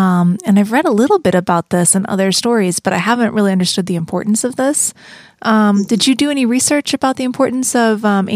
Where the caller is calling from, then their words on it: Littleton, Colorado, United States; and we're calling you from Littleton, Colorado.